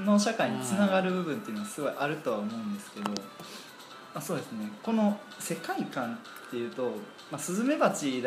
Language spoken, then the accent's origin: Japanese; Kansai, Japan; 僕ら関西出身なので